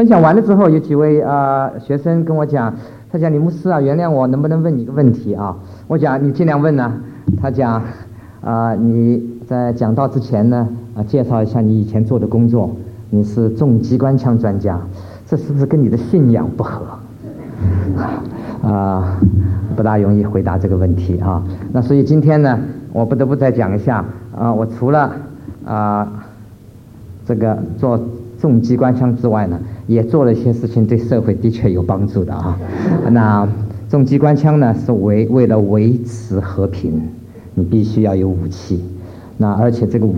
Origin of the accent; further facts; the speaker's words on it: Taiwan; also born or lived in Shanghai, China; 我在中国大陆出生的，到了五岁半呢，我们住在上海，到了五岁半呢就我父亲就带了我们到台湾，